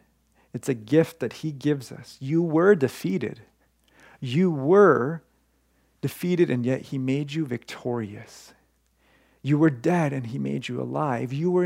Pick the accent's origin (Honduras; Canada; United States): Honduras; I was from Honduras.